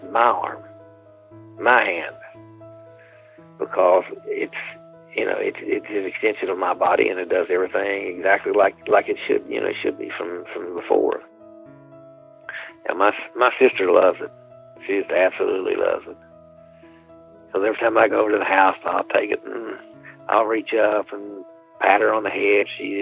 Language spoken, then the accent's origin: English; Nitro, West Virginia, United States; I grew up in Nitro, West Virginia, and my parents helped us all through our lives